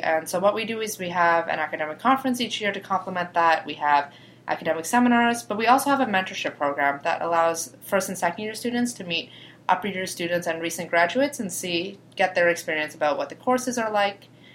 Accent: Scarborough, Ontario, Canada; I'm from Scarborough, and that's why I came here.

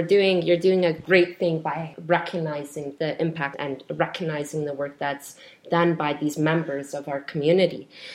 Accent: Canada; born there; Being Polish Canadian, I have an immense amount of pride and the background that I have. Both of my parents came to Canada from Poland. I was born here, but having a Polish background is something that I deeply cherish and I deeply value.

